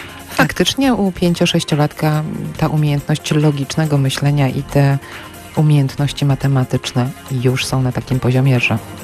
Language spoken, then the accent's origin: Polish; Poznań, Greater Poland Voivodeship, Poland; my Polacy, my poznaniacy mało o uczuciach mówimy z własnymi dziećmi